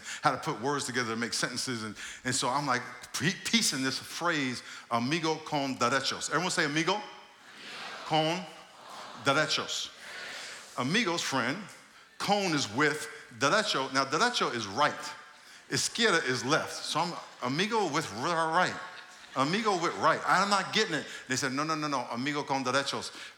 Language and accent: English; New York, United States; So I grew up in New York. I had a dream of playing in the NFL.